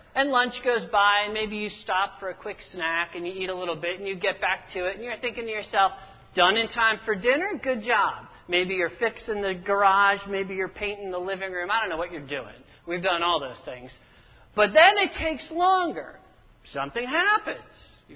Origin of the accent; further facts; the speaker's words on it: New Jersey, United States; My aunt, who's from New Jersey, I'm from New Jersey, immediately posted